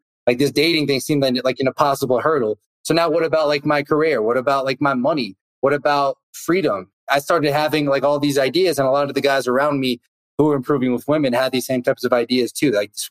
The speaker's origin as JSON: {"language": "English", "town": "Boston", "region": "Massachusetts", "country": "United States", "tie": "born or raised there", "said": "I grew up around the Boston area, so I was going out there every weekend trying to meet guys, meet girls, and just be social."}